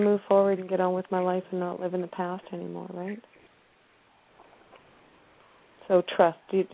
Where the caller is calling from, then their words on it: British Columbia, Canada; I'm from Canada. Yeah. I'm up in British